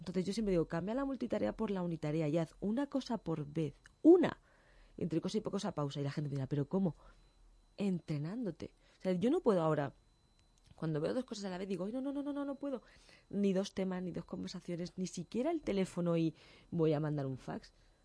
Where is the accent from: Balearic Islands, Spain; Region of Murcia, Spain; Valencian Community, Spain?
Region of Murcia, Spain; Águilas; viva Águilas, todo el mundo Águilas, que es mi pueblo.